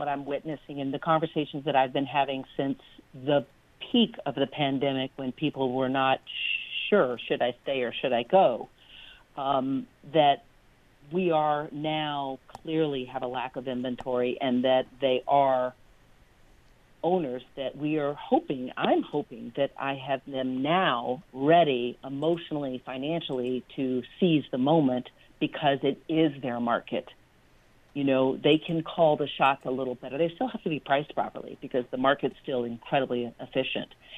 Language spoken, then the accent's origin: English; Nashville, Tennessee, United States; I'm from Nashville. I don't even recognize it.